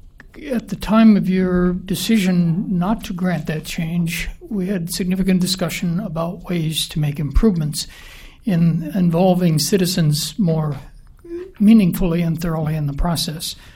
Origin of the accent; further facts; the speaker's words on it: Osage, Minnesota, United States; I'm from Osage, Minnesota.